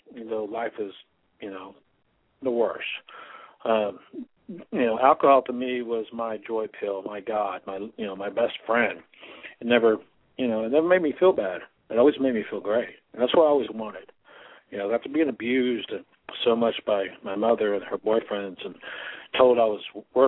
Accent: Dallas, Texas, United States; also born or lived in New York; I was born in New York, and I lived there for quite a while. My parents divorced when I was really, really young, probably like 3, and I lived with my mother in Dallas.

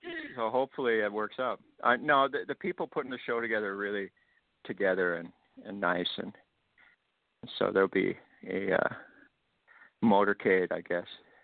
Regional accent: Vancouver, British Columbia, Canada; We start in Vancouver, my hometown, and then we go to Portland and Seattle

